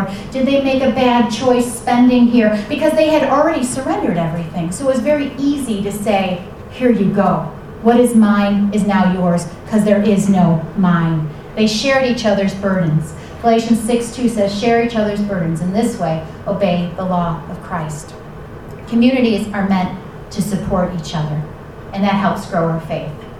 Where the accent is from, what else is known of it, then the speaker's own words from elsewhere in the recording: Buffalo, New York, United States; You know, I'm sensitive to them since I'm from Buffalo.